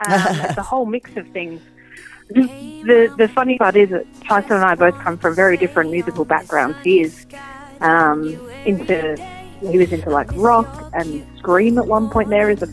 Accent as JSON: {"language": "English", "town": "Melbourne", "region": "Victoria", "country": "Australia", "said": "We are from Melbourne, so"}